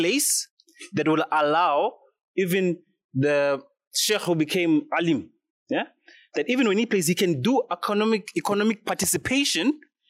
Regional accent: South Africa; Like in South Africa, this is the biggest thing as a South African

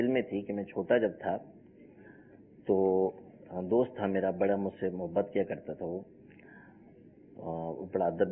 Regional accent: Hyderabad, Sindh, Pakistan; now in Karachi, Pakistan; یعنی چھوٹی عمر جو تھی وہ تو ظاہر حیدرآباد میں گزری. وہیں رہائش بھی پیدائش بھی سب حیدرآباد کی ہی ہے. تقریباً 20 سال کا عرصہ وہیں گزرا ہے میرا.

